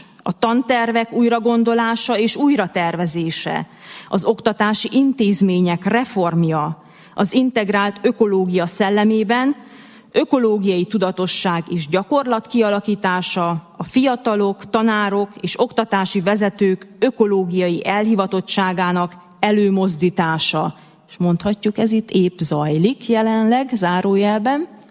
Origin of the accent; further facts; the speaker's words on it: Transylvania, Romania; Erdélyben, ahonnan én származom, nem jellemző, hogy ez a téma jelen lenne